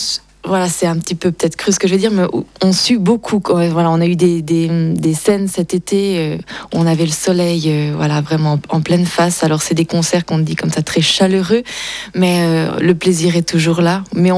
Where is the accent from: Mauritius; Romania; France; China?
France; Auvergne-Rhône-Alpes; moi je viens du nord de l'Auvergne, de l'Allier.